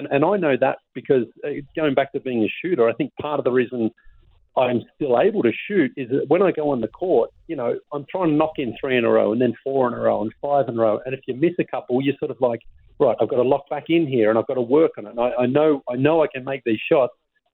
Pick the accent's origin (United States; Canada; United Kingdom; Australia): Australia; I never imagined as well as a kid growing up in Australia that one day I would have been on NBA TV having a show